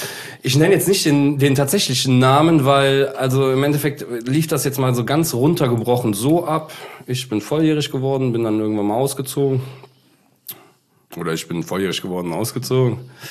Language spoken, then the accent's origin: German; Cologne, North Rhine-Westphalia, Germany; Also ich komme ja erstmal hier aus Köln.